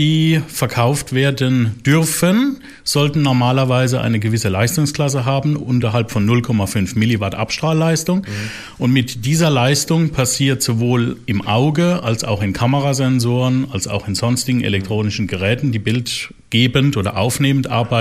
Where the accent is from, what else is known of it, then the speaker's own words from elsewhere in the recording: Ketsch, Baden-Württemberg, Germany; Wer das nicht kennt, googeln, es gibt plus eins in Deutschland.